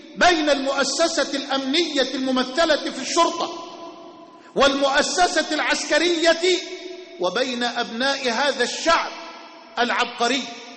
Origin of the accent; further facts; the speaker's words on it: Suez, Suez Governorate, Egypt; في مدينتي الحبيبة إلى قلبي في مدينة السويس